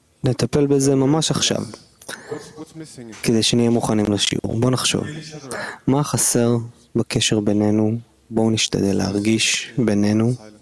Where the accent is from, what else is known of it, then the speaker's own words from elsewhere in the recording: Kazakhstan; אני הגעתי מקזחסטן, בדיוק כמו הרבה חברים שהגיעו מקירגיסטן, מקייב, ממוסקווה, כמובן מארצות הברית.